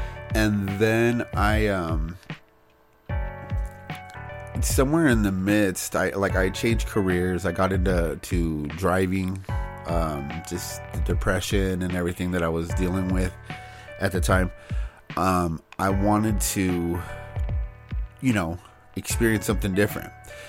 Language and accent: English; Norwalk, California, United States; I had my buddy that I grew up with in Norwalk before we had moved